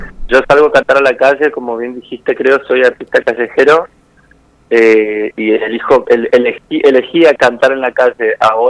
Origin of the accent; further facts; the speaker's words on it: Corrientes, Argentina; Y bueno, somos correntinos.